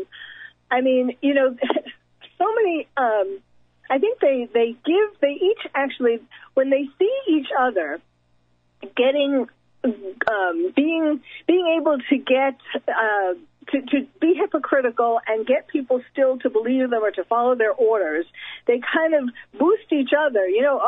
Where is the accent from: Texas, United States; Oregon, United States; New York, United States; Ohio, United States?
New York, United States; now in California, United States; I'm from New York, by the way, but I moved to California